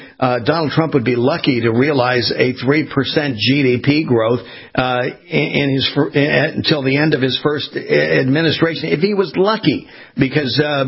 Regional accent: United States; It gives you a sense of pride, at least for me anyway, for being an American.

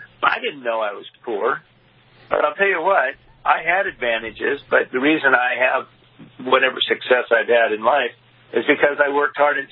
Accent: Spokane, Washington, United States; I mean, I grew up in Spokane, Washington. My dad never made more than $1,400 a month in his life.

